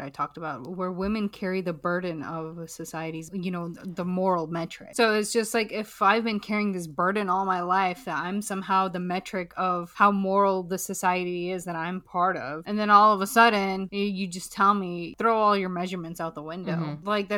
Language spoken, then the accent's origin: English; Pakistan; My culture, I'm Pakistani. I grew up with the notion where they just tell you that there's no intimacy.